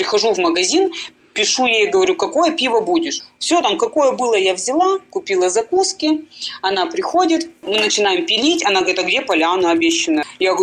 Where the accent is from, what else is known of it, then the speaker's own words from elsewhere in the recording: Ural, Russia; Я мастер не из Москвы, я с Урала